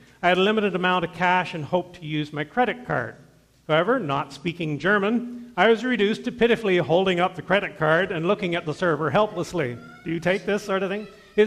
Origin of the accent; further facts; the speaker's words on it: Canada; to identify myself as a Canadian